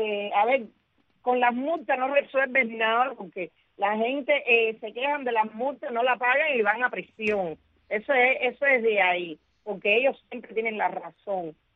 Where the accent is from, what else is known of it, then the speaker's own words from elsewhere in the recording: Cuba; Te voy a hablar como cubana y parte de este pueblo.